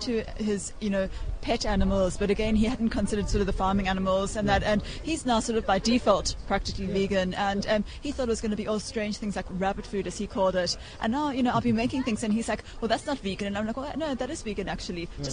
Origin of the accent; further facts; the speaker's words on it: South Africa; I come from South Africa where it's a huge meat-eating community.